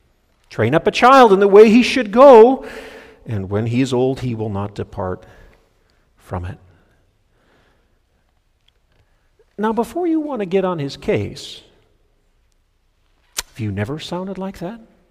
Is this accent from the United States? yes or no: no; Nigeria; I remember growing up in Nigeria